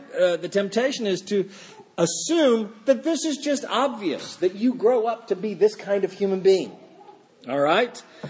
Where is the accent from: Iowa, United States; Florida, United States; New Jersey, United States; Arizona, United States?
Florida, United States; Fort Lauderdale; I went to King College. I was from Fort Lauderdale. I had nothing to do with all this.